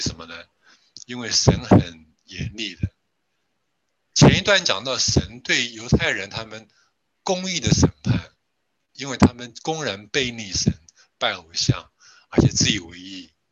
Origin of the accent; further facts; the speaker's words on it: China; 但是我们中国人说上梁不正下梁怎么样，就歪掉了。